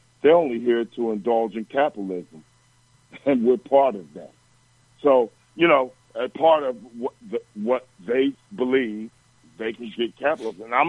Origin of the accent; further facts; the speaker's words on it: Philadelphia, Pennsylvania, United States; I'm another brother from Philadelphia.